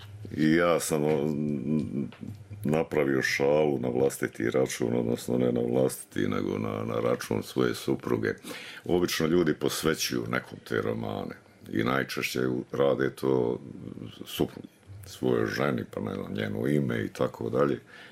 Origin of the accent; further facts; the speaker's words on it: Sarajevo, Federation of Bosnia and Herzegovina, Bosnia & Herzegovina; also born or lived in Potkozarje; To do neke 8. godine kad je otac konačno dobio službu u Sarajevu i kad smo preselili u Sarajevo, onda sam završio osnovnu, srednju, fakultet, postdiplomski studij, to je Sarajevo do rata. Ali da. Evo, rano djetinjstvo je Hercegovina i Potkozarje.